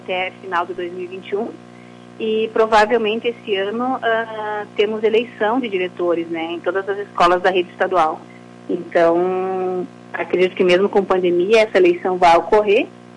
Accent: Lagoa, Brazil; sou natural de Lagoa. Estudei todo o meu ensino fundamental e médio na rede pública, né? Colégio Estadual, Colégio Polivalente, Colégio do Quinho.

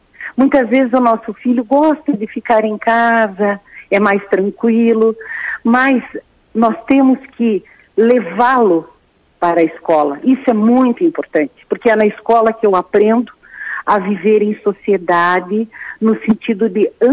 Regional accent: Curitiba, Paraná, Brazil; now in Rio Grande do Sul, Brazil; Eu sou de Curitiba, Paraná, mas eu estou trabalhando aqui no Rio Grande do Sul

